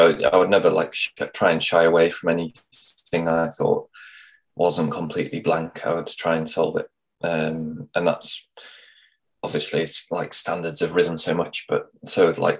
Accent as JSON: {"language": "English", "town": "Carlisle", "region": "North West England", "country": "United Kingdom", "tie": "born or raised there", "said": "And there's really small, like I grew up around Carlisle in the Eden Valley, I got into climbing around the early 2000s."}